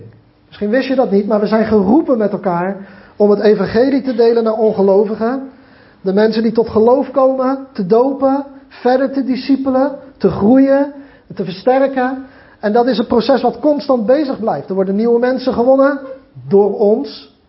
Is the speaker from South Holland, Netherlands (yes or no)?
yes; Klaswaal, South Holland, Netherlands; born there; Ik weet dat ik ben geboren in Klaswaal. Dat kent bijna niemand, maar dat maakt niet uit. Klein dorpje.